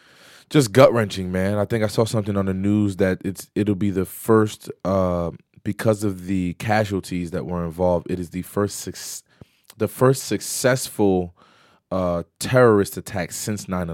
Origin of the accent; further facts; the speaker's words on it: New Jersey, United States; Which is my hometown, yep.